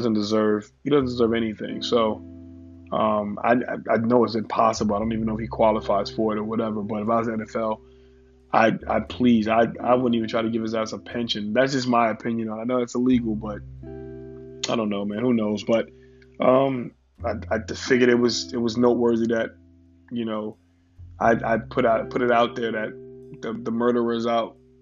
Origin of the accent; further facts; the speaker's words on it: New York, United States; Like, I'm a Yankee, I'm a New Yorker.